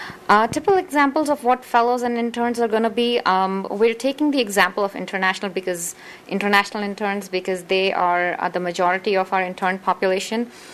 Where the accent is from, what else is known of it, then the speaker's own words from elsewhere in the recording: India; Just because I'm from India and Sri Lanka is a neighbor